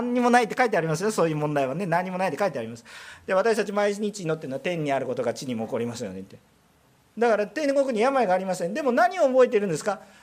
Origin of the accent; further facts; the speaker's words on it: Kansai, Japan; おいしいって理解できますかね、関西人なんでね